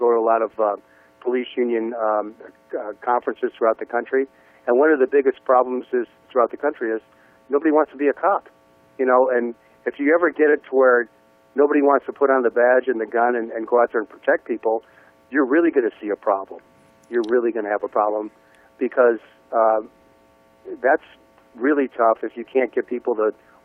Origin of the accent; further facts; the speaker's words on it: Cleveland, Ohio, United States; moved away as an adult; now in Los Angeles, United States; I came from Cleveland, Ohio, to be an L.A. police officer almost 36 years ago